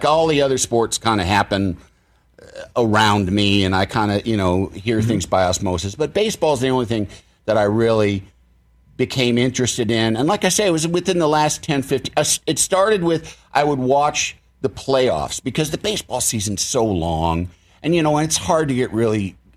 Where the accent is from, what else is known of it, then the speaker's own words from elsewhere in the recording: Illinois, United States; I'm from Illinois.